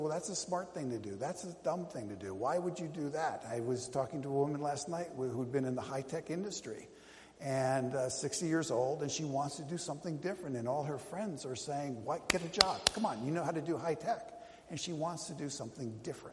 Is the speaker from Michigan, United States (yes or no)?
no; Minnesota, United States; particularly like I'm from Minnesota, right?